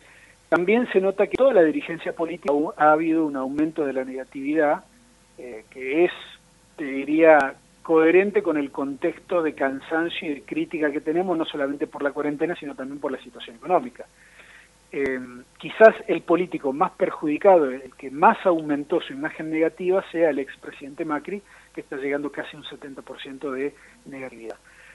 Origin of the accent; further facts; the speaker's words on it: Argentina; todos los porteños son argentinos, pero no todos los argentinos somos porteños